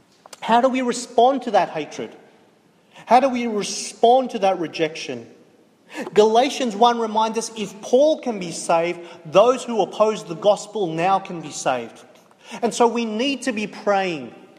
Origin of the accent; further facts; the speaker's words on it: Sydney, New South Wales, Australia; I can write a story about how I've moved countries, how I grew up in Sydney